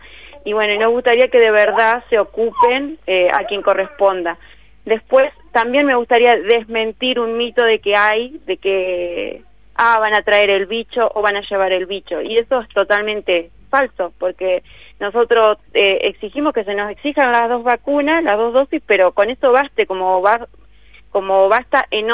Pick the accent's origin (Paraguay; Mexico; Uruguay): Uruguay; now in Concepción del Uruguay, Argentina; Mi esposo y yo somos uruguayos y vivimos acá. Vinimos a estudiar y nos radicamos acá en Concepción del Uruguay.